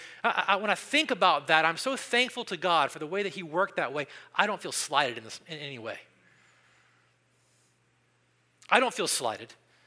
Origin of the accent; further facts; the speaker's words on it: Southern United States, United States; I'm from the South. One of the first things you learn as a Southerner when you're probably 4 years old